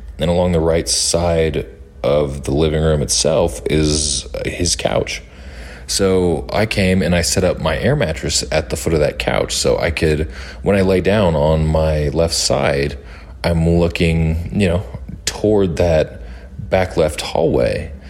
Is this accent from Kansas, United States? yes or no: yes; Manhattan, Kansas, United States; now in Colorado, United States; So I'm currently out in Colorado, but this story takes place in my home state of Kansas, actually in the city of Manhattan, which is to the west of Kansas City.